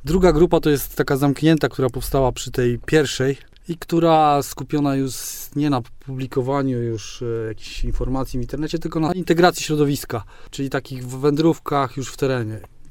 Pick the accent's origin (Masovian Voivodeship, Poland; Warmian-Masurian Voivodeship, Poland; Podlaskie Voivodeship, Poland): Warmian-Masurian Voivodeship, Poland; Olsztyn; jestem Olsztyniakiem, Warmiakiem z dziada pradziada.